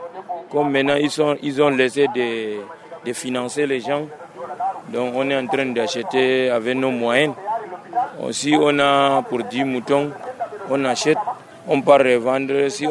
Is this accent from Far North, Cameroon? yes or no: yes; Maroua, Far North, Cameroon; Je viens de Maroua.